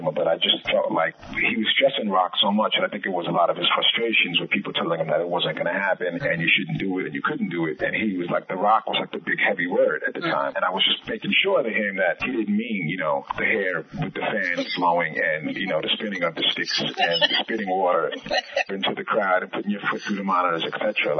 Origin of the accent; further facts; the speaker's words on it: New York City, New York, United States; I'm born and raised in the Bronx, as you know, and that's the home of hip-hop.